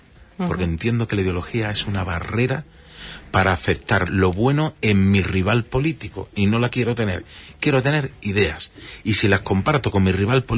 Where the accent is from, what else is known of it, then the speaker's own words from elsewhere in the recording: Huelva, Andalusia, Spain; yo como soy de Huelva voy a pedir, no.